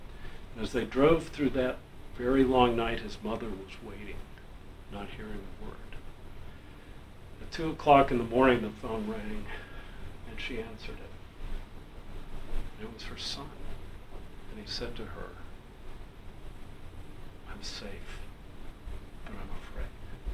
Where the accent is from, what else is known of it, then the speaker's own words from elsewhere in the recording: United States; Not only am I a Navy guy, but I'm an American.